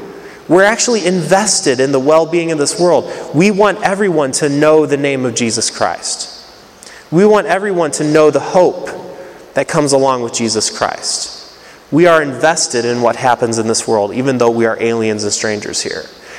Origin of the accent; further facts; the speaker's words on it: Indiana, United States; I grew up in Northwest Indiana.